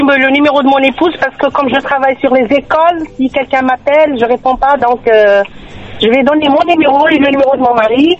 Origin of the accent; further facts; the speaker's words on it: Romans-sur-Isère, Auvergne-Rhône-Alpes, France; Et bonjour, je suis de Romans-sur-Isère. Et là, je cherche un appartement pour location sur Toulouse pour rapprocher de mes parents.